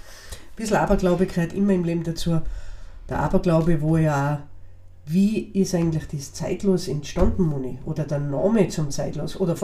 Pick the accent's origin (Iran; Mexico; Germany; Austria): Austria; Tyrol; accent: Tyrolean; wir sind ja zwei Brixentalerinnen, Tirolerinnen. Das heißt, unser Dialekt wird uns immer wieder einholen und das gehört auch dazu.